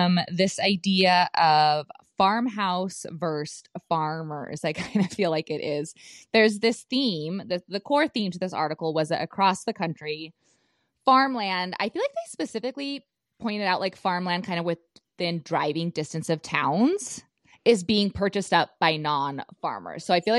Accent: Bozeman, Montana, United States; so I grew up in Montana, Bozeman area, and Bozeman is starting to be a, you know, one of the larger cities in Montana

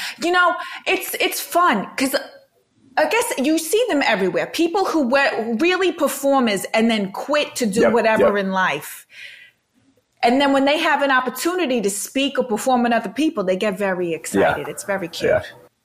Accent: Brooklyn, New York, United States; now in Boca Raton, United States; I live in Boca. I'm from Brooklyn, but I live in Boca now.

